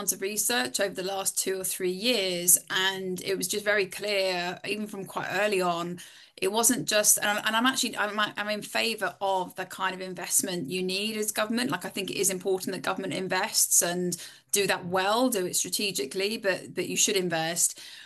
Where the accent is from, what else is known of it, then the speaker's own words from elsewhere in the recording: United Kingdom; I'm conscious that I'm a Brit talking about a party of a country that I'm not a voter